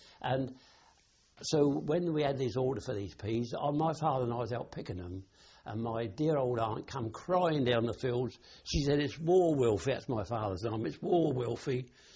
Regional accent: Charlton, South East England, United Kingdom; also born or lived in Petersfield; I was born in Charlton, Middlesex, a little village near Shepperton.

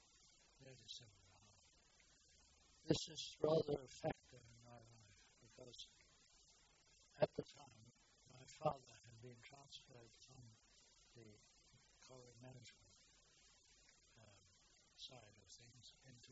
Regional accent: Pontypridd, Wales, United Kingdom; born there; I was born in Pontypridd, South Wales, mining area.

